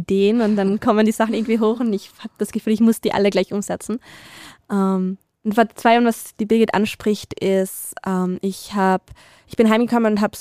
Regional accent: Carinthia, Austria; ich bin aufgewachsen in Kärnten und habe halt meine Freizeit irgendwie damit verbracht, in Feldern rumzulaufen oder Wälder zu erkunden.

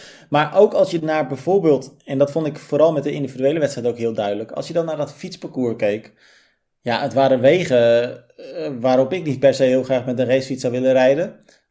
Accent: Netherlands; maar ik moet wel zeggen, Hans, en ik weet niet of jij er ook zo naar kijkt als Belg, maar als Nederlander vond ik het eigenlijk nog mooier

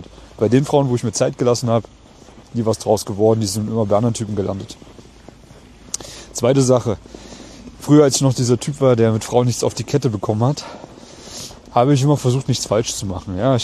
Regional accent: Germany; moved away as an adult; now in Vienna, Austria; Ich bin damals in Deutschland, meiner Heimat, von meiner ersten großen Liebe verlassen und betrogen worden und habe mich dann eben aufgemacht in die große, weite Welt hier nach Wien

